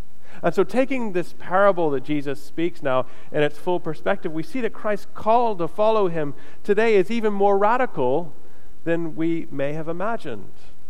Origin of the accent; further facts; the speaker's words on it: Florida, United States; I was talking to somebody this week about growing up in Florida and, you know, NASA and the space shuttles going up